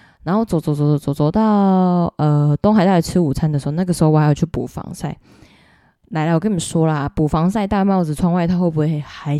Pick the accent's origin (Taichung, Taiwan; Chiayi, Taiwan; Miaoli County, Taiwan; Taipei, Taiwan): Taichung, Taiwan; 身为台中人的我，加上我也蛮能走的嘛